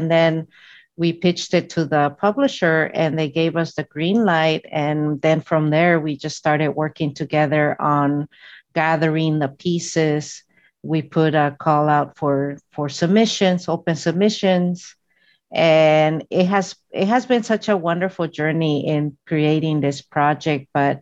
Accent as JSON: {"language": "English", "region": "California", "country": "United States", "said": "We grew up undocumented in the United States. She's from New York and I'm from California."}